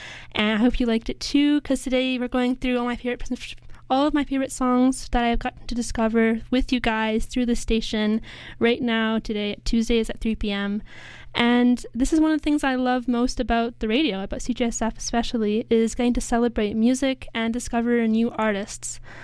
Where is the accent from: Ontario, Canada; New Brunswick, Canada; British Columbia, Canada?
British Columbia, Canada; Vancouver; also born or lived in Salt Spring Island, Canada; I grew up here in Vancouver, but I moved to Salt Spring Island for high school.